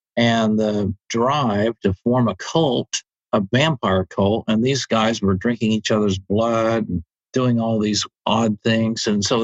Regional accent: Midwest, United States; now in Florida, United States; Well, I grew up in the Midwest before we came to Florida.

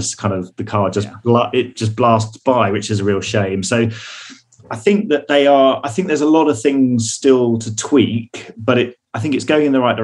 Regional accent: United Kingdom; I'm British.

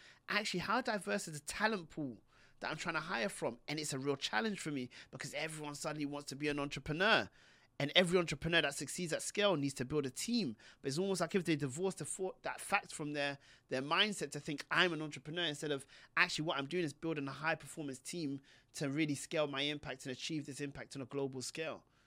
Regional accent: London, United Kingdom; The fact that I grew up, let's say, as a Pakistani boy in a working class community in London really matters.

